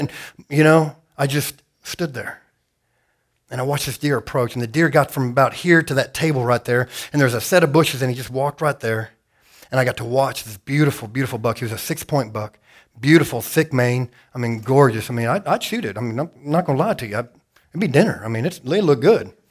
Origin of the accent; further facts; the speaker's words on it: Idaho, United States; I kind of grew up in the woods. I grew up in Idaho. It's where I learned how to hunt.